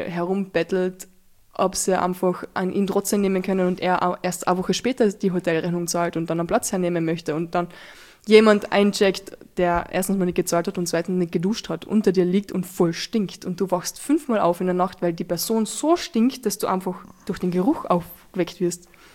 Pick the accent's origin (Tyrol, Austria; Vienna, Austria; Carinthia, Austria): Carinthia, Austria; aber ich komme aus Kärnten, ist eh schon zu spät.